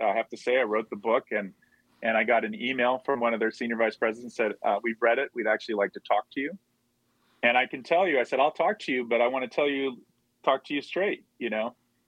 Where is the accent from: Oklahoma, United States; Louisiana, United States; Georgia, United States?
Georgia, United States; Missouri, my home state of Georgia.